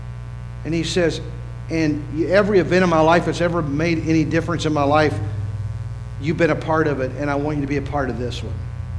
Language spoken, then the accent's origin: English; West Virginia, United States; now in California, United States; I came from West Virginia. We came to California.